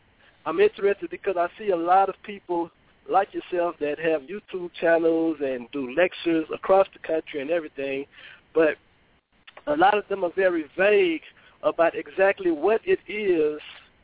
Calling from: Houston, Texas, United States; I'm from Houston. I'm calling in Houston.

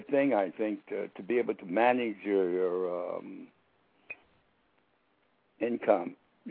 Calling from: New York City, New York, United States; I'm in New York. New York City.

